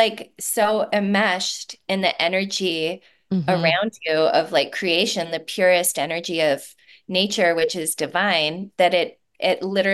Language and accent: English; Delano, Minnesota, United States; I grew up in a little town west of Minneapolis.